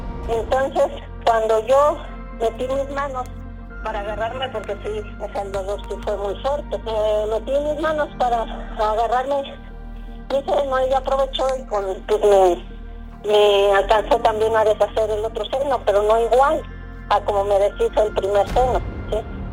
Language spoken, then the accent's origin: Spanish; San Miguel Acuitlapan, Guerrero, Mexico; tengo 51 años de edad. Yo soy de aquí, de San Miguel Acutlapan, municipio de Taxco, Guerrero.